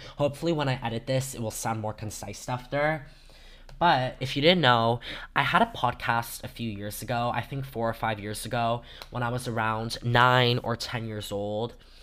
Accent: Toronto, Ontario, Canada; I'm 14 years old, born and raised in Toronto, Canada.

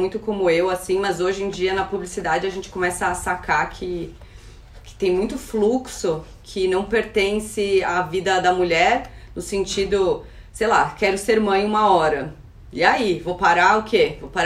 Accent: Santa Catarina, Brazil; eu sou de Santa Catarina, no interior, e eu fui estudar em Floripa

